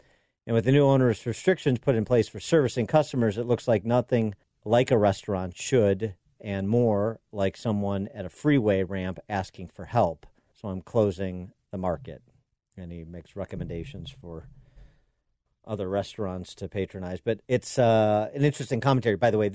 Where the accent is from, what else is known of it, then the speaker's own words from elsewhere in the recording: Chicago, Illinois, United States; This from my hometown of Chicago